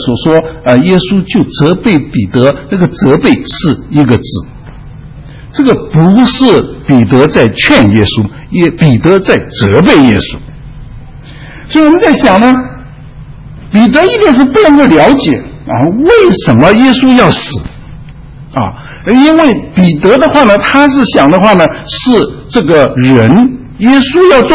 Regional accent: China; 我是中国人的话，他认为，嘿，你可能不忌讳这个哈。

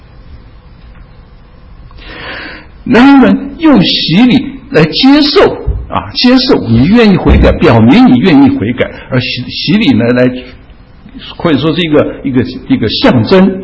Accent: China; 只是我们中国人不喜欢用这个罪这个字，我们中国人喜欢用过这个字啊。

